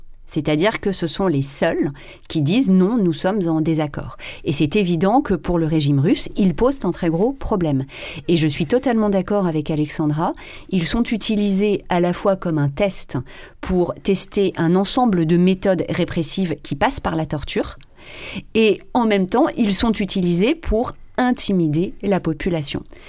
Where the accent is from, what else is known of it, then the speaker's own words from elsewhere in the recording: France; en tant que Française, j'ai découvert progressivement